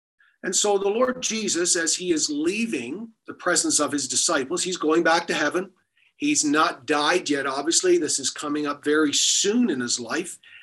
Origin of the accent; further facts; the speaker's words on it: Prince Edward Island, Canada; now in Olds, Canada; I am from Prince Edward Island. That is where home is, except other than heaven, I should say, that is where home is. PEI has been much of my resting place on earth, and I certainly do enjoy it there, but I'm in Olds for a short period of time